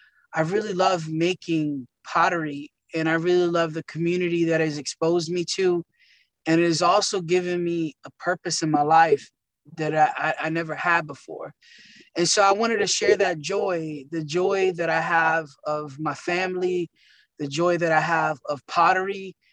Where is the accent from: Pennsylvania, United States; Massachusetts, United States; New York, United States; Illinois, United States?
Pennsylvania, United States; Philadelphia; I'm from Philadelphia in a really impoverished neighborhood, mostly made up of Black and Latinx people.